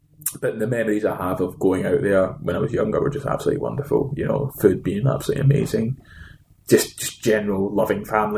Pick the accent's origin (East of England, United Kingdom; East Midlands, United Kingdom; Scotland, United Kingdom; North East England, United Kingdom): Scotland, United Kingdom; Hamilton; So the interesting thing was that we came from Hamilton